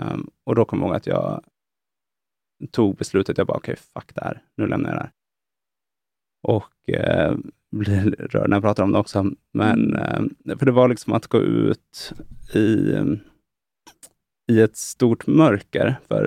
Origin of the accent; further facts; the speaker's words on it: Edsbyn, Gävleborg County, Sweden; vi har ett berg i Edsbyn där jag kommer ifrån.